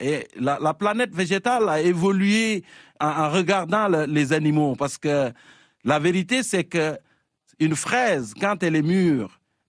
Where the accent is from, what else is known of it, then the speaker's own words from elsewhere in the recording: Fatick, Senegal; Moi, je viens du Sénégal, je suis un serreur du centre du pays. de la région de Fatick. Et la bouse de vache séchée, on appelle ça umbel dans ma langue.